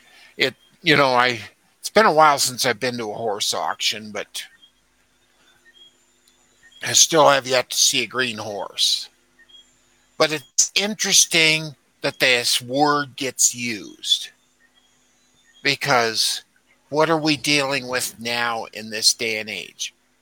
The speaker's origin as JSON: {"language": "English", "region": "Iowa", "country": "United States", "tie": "born or raised there", "said": "And, you know, I grew up in Iowa, a lot of corn around there, a lot of soybeans."}